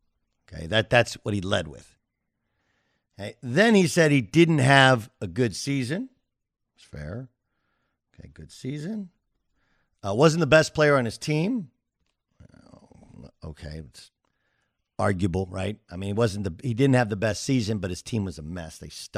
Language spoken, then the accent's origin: English; California, United States; I'm from Southern California. They don't have to fly me in.